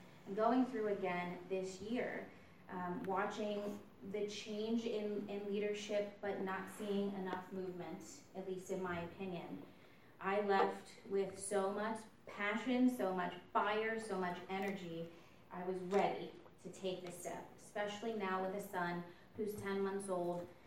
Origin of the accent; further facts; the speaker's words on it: Maryland, United States; now in Delaware, United States; As I mentioned, I work for Leadership Delaware. I was originally from Maryland.